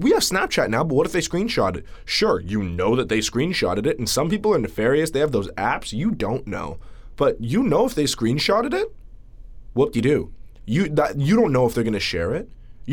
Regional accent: Canada; We're Canadian.

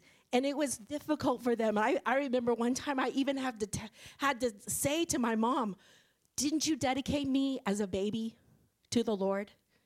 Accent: Illinois, United States; now in Maui, United States; Because I was the oldest of five, okay, and no one else had ever left the family before, and I'm from Illinois

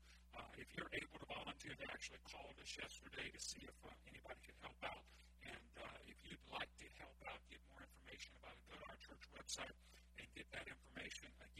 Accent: Louisiana, United States; Now, I'm a Cajun, and most of you are as well.

